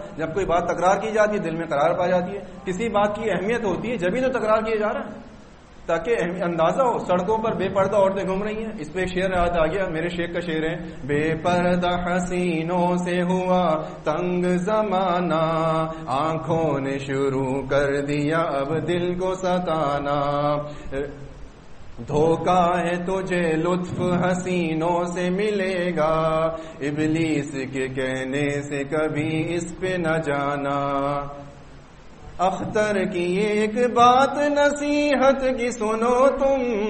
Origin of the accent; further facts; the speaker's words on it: Hyderabad, Sindh, Pakistan; now in Karachi, Pakistan; میرا شہر بھی حیدرآباد کا تھا، اب تو خیر میں کراچی چلا گیا ہوں. جب میں حیدرآباد سے